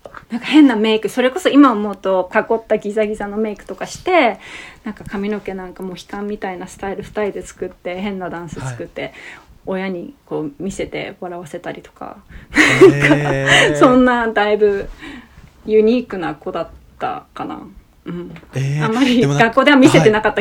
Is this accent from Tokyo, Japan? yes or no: no; Sapporo, Hokkaido, Japan; also born or lived in Hachinohe; まあ八戸で生まれて、はい、で両親がね、あの離婚したことをきっかけに札幌に引っ越したって感じだったんですけど